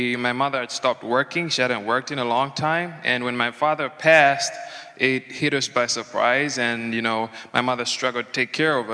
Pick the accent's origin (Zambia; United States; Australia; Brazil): Zambia; Choma, Southern Province; I'm from the Republic of Zambia as well, and here's my story. So I grew up in rural Zambia, the part known as Choma.